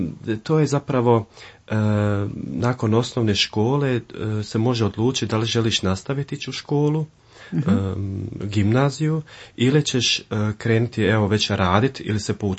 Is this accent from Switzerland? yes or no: yes; Basel, Basel-Stadt, Switzerland; Odrastao sam u Bazelu, tamo sam, kažem, i rođen.